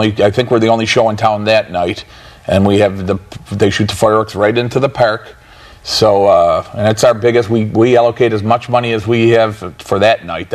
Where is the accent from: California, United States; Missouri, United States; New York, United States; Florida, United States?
New York, United States; Buffalo; I'm from Buffalo, New York.